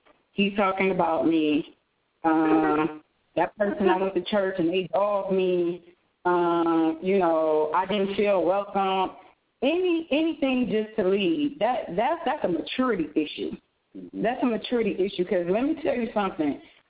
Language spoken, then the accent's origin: English; Ohio, United States; The Cleveland Browns, of course. I'm from Ohio. Yay, go Browns.